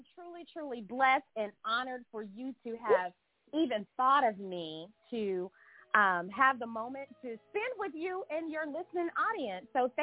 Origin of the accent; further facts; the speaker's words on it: Tennessee, United States; now in Atlanta, United States; And and so I am in my hometown, but I grew up here with my parents